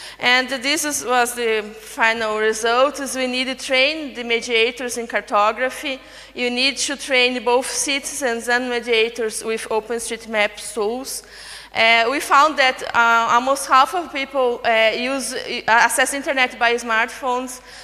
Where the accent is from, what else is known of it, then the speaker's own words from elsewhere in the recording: Curitiba, Paraná, Brazil; English is a second language; I am from Curitiba, south of Brazil.